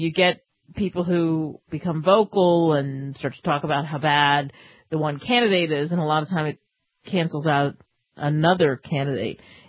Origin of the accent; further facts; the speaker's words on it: Philadelphia, Pennsylvania, United States; I'm from Philly, so I got to throw this in here.